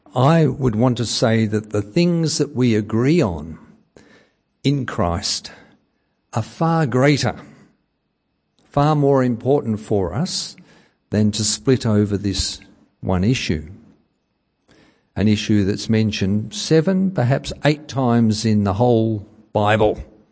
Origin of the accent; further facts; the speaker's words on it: Forest Hill, Victoria, Australia; also born or lived in Ringwood; born in Ringwood Private Hospital when it was down there near where Eastland is, and as a preschooler went to Ringwood Uniting before we moved to Forest Hill